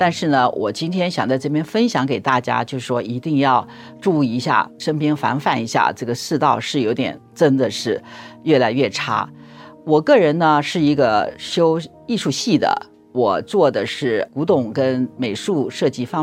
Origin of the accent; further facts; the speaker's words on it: Taiwan; moved away as an adult; now in United States; 我呢是台湾出生的，在那边受教育，然后移民美国几十年了。